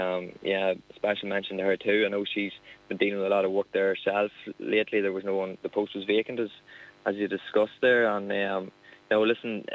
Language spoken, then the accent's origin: English; Ulster, Ireland; I'm from Monaghan myself there, so look, I took over the family farm 6 years ago